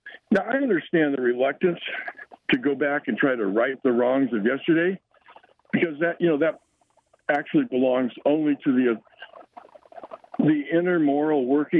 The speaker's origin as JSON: {"language": "English", "region": "California", "country": "United States", "tie": "born or raised there", "said": "Because I grew up in California"}